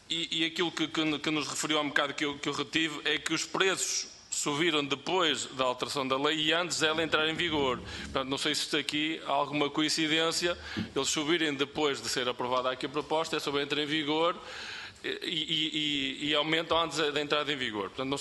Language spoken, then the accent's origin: Portuguese; Portugal